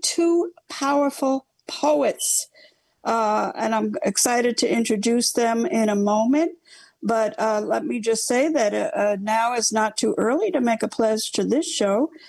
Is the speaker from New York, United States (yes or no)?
yes; Queens, New York, United States; from my hometown in New York City, Queens